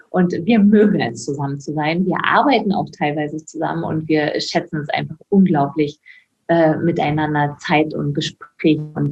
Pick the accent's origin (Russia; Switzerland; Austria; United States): Russia; Caucasus; now in Germany; Weil also Russland und Kaukasien, da wo ich herkomme, ist wirklich sehr verschieden von Deutschland.